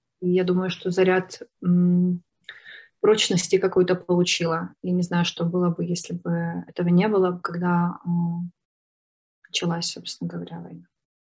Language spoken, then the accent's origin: Russian; Khmelnytskyi, Khmelnytskyi Oblast, Ukraine; born there; в Хмельницком. Это первый город по дороге на Западную Украину. Я здесь родилась, в Хмельницком, и у меня здесь есть друзья.